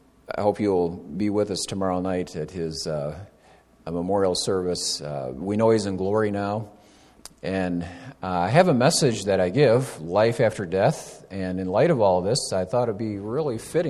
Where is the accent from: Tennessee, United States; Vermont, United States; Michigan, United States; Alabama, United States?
Michigan, United States; and I grew up in Michigan, but converted to the Chicago teams